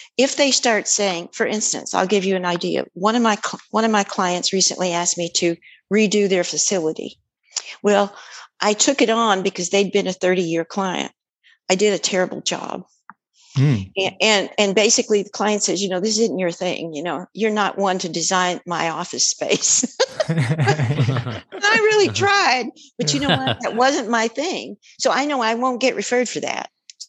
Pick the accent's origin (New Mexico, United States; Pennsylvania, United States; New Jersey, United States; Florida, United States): New Mexico, United States; I'm a country girl. I come from New Mexico.